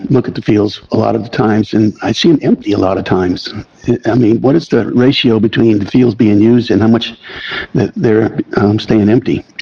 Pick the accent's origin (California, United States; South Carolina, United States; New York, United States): South Carolina, United States; I was born and raised on Shem Creek. We've had music, you know, out on the creek for as long as I can remember.